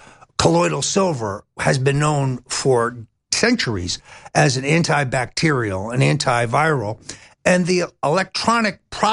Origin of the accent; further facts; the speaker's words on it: Florida, United States; And even in my home state of Florida, where I think we're in trouble because the hurricane wiped out the most conservative part of the state